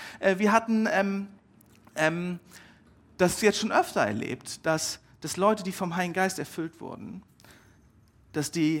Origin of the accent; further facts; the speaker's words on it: England, United Kingdom; Ich bin Engländer